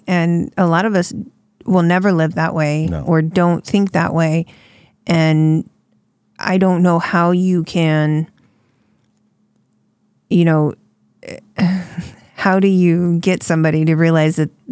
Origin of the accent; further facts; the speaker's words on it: California, United States; Because being from California, you hear all about it.